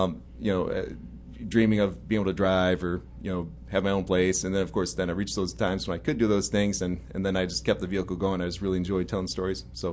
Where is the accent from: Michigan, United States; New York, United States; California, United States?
Michigan, United States; Williamston; moved away as an adult; now in North Carolina, United States; I grew up in Williamston, Michigan.